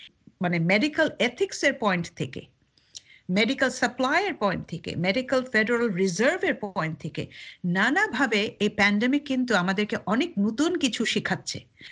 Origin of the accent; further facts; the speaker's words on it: Bangladesh; now in United States; আমি নিজে একজন বাংলাদেশি লাইসেন্স ফিজিশিয়ান হিসেবেই বলছি